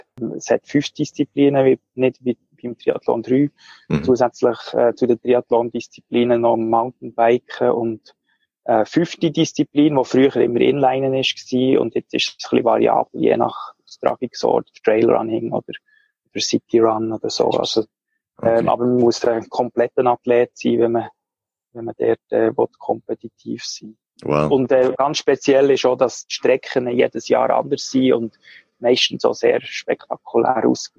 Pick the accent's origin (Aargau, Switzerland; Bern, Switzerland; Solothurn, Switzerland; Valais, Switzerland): Bern, Switzerland; accent: Bernese; now in Zurich, Switzerland; Ja, ich bin ursprünglich von Bern, was man hört vom Dialekt her, obwohl ich jetzt schon 10 Jahre in Zürich wohne.